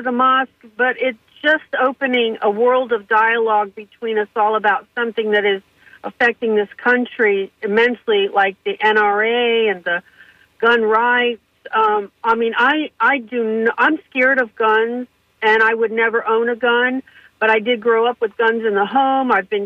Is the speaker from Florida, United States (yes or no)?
yes; Tampa, Florida, United States; I grew up in Tampa. I'm a Tampa native. We've got 5 generations from Tampa area. And it's just, I come from pioneer people back in Tennessee, Kentucky.